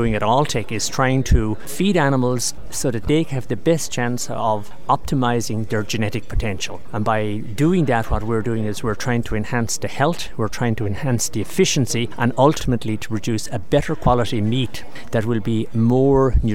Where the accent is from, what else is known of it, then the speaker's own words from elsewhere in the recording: Ireland; I come from Ireland, and we produce a lot of grass-fed beef there